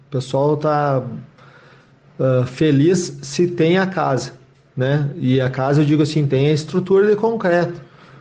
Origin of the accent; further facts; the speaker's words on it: Rio Grande do Sul, Brazil; Nós, como gaúchos, não podemos fechar os olhos para tudo isso que aconteceu.